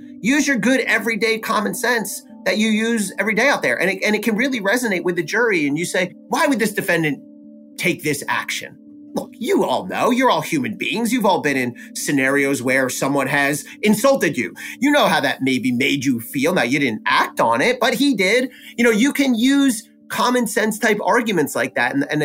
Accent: New Jersey, United States; I'm from New Jersey.

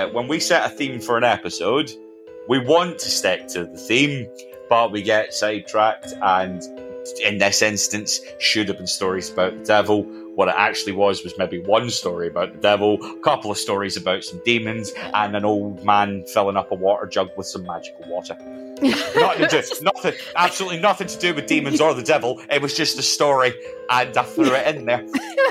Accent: Scotland, United Kingdom; I am Scottish, mostly because I come from Scotland.

